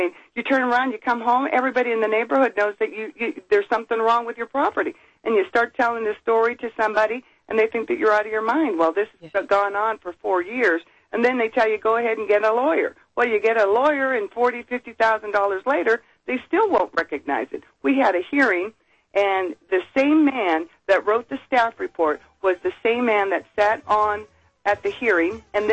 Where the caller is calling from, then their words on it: California, United States; I'm calling from Contra Costa County in California